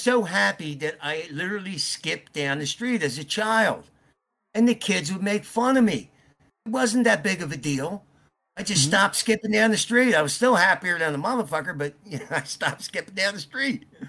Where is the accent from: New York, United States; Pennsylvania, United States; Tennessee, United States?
Pennsylvania, United States; Philadelphia; I grew up in Roxburgh. It's almost like the suburbs.